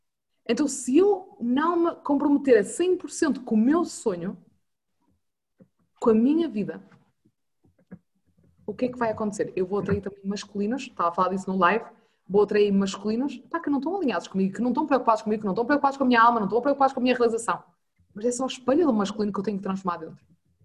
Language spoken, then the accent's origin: Portuguese; Norte, Portugal; sou do Norte, ok, desculpem as neiras